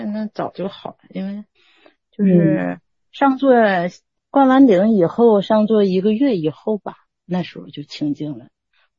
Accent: Liaoning, China; 对呀，我是辽宁的。

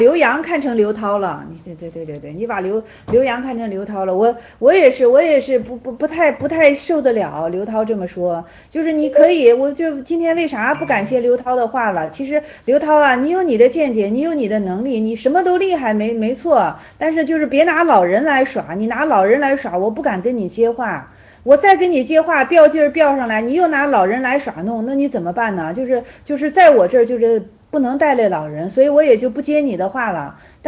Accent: Guangdong, China; 去过，我们都是广东的，咋没去过呢？

